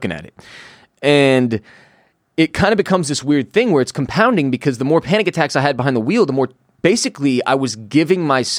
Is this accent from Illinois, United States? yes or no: no; Houston, Texas, United States; now in Austin, United States; I grew up in Houston. If you don't drive in Houston, you're on the bus. And now I live in Austin for a decade